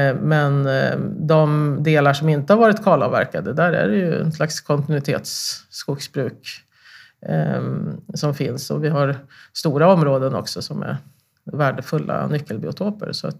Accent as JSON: {"language": "Swedish", "town": "Örnsköldsvik", "region": "Västernorrland County", "country": "Sweden", "tie": "born or raised there", "lives_now": "Uppsala, Sweden", "said": "och jag bor i Uppsala. Jag har mina rötter i norra Sverige. Jag är uppvuxen i Örnsköldsvik och vi har en släktgård i norra Västerbotten där vi också har skog."}